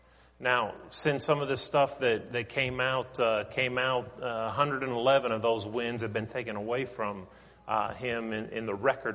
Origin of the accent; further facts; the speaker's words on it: Pennsylvania, United States; I grew up in the North and you know, living 25 miles from Pittsburgh.